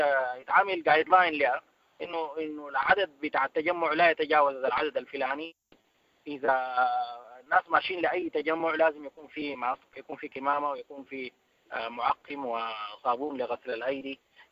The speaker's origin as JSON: {"language": "Arabic", "country": "Sudan", "said": "نحن أصلا كسودانيين"}